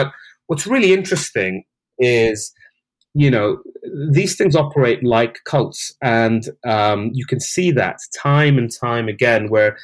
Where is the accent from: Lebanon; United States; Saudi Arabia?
Saudi Arabia; moved away; And I grew up in the Middle East as a child. I grew up in Saudi Arabia.